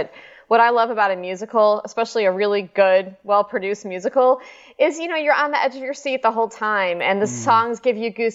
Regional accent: Chicago, Illinois, United States; And I'm from Chicago. So everybody did ice skating and I wasn't very good at that.

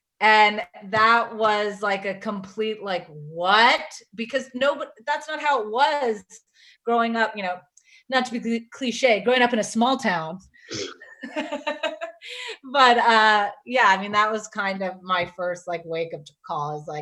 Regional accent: South Carolina, United States; but I really didn't know the magnitude of it growing up in South Carolina.

